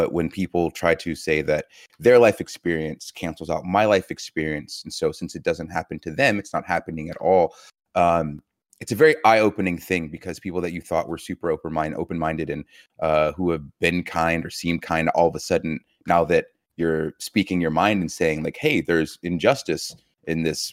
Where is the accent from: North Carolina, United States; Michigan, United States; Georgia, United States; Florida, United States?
Georgia, United States; Many times, growing up in Georgia, whether I was getting, pulled over or just like pulled out of a crowd